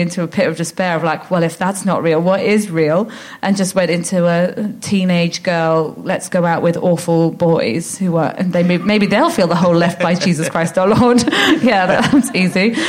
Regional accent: Ealing, London, United Kingdom; Yeah, Ealing Broadway. So when the tube says, this train terminates at Ealing Broadway, yeah. I go, home.

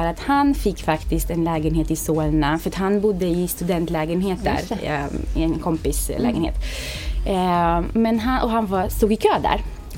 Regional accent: Transylvania, Romania; now in Sweden; som sagt, 34 år gammal, kommer från Rumänien där jag har min familj kvar. Flyttade till Sverige 2008. I Rumänien så gick jag faktiskt i tysk skola hela mitt liv. Jag kommer från Transylvanien.

